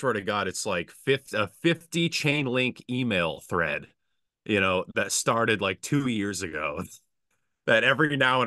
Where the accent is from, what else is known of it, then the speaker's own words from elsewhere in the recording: Holliston, Massachusetts, United States; also born or lived in Framingham; Yeah, I was born in Framingham. I've been in Massachusetts my whole life. I've been here in Holliston.